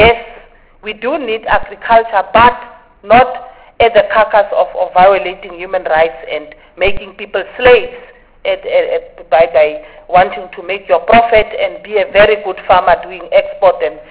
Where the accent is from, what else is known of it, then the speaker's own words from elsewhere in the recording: Limpopo, South Africa; I'm from Limpopo. In Limpopo, farm workers were killed